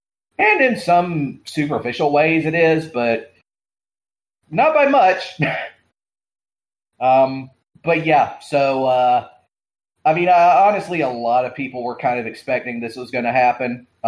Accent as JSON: {"language": "English", "region": "Georgia", "country": "United States", "tie": "born or raised there", "said": "A grand jury in my home state of Georgia has subpoenaed several of Trump's allies over their attempt to overturn the presidential election in my state."}